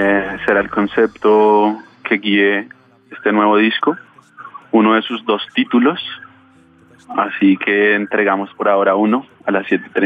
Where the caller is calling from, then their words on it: Bogotá, Colombia; los saludo desde un barrio cualquiera en la ciudad de Bogotá.